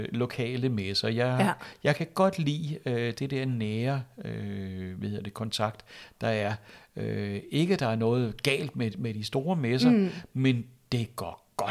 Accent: Ringsted, Zealand, Denmark; jeg er godt nok fra Ringsted, men jeg har hele Sjælland som min arbejdsplads

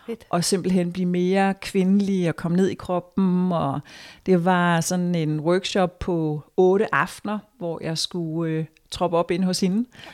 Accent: Roskilde, Zealand, Denmark; Ja, jeg kommer fra Roskilde

